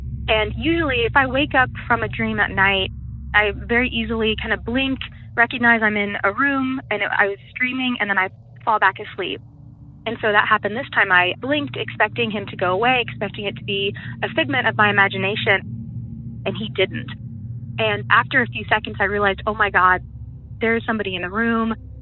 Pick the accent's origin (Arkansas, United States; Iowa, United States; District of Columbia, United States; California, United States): Arkansas, United States; I'm originally from Arkansas, and this is where my story takes place.